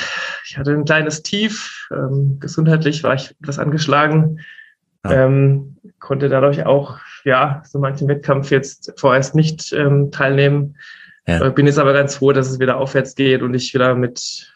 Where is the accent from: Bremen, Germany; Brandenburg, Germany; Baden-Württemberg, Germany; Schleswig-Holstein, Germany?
Baden-Württemberg, Germany; Mudau; Genau, ich komme aus Mudau im Odenwald. Das ist im Neckar-Odenwald-Kreis, in der Nähe von Mosbach und Heidelberg. Bin da auch sehr heimatverbunden, bin quasi in unserem kleinen Dorf groß geworden